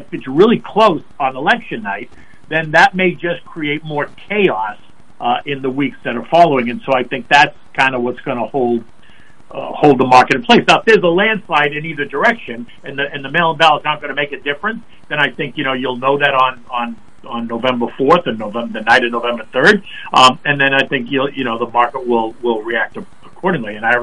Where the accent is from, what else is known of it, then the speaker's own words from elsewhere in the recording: Massachusetts, United States; also born or lived in New York; I grew up in Massachusetts, right outside of Boston, and then I lived in New York.